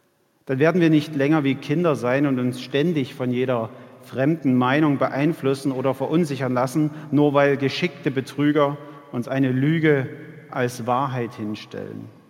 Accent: Ottendorf-Okrilla, Saxony, Germany; auch der Ort, den ihr sicher aus den Verkehrsmeldungen kennt, wo ich herkomme, Ottendorfer Grillach. Da wohne ich, seit ich 5 Jahre alt bin. Und das sind jetzt schon 40 Jahre, also könnt ihr euch den Rest denken, wie alt ich bin.

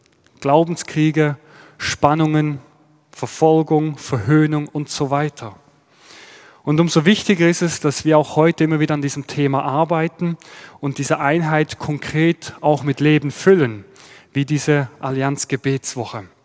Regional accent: Switzerland; accent: Swiss; moved away as an adult; now in Freiberg, Germany; Der eine oder andere hört es vielleicht schon an meinem Dialekt. Ich komme nicht aus Sachsen, ich bin gebürtiger Schweizer, lebe aber seit 12 Jahren hier in Deutschland. Ich bin verheiratet mit einer Chemnitzerin, habe 2 Kinder

